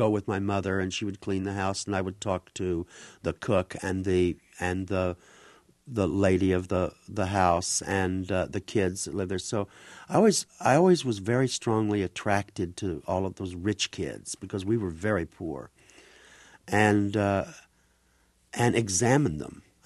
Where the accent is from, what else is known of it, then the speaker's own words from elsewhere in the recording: Lebanon, Missouri, United States; born there; Yeah, I was born in Lebanon.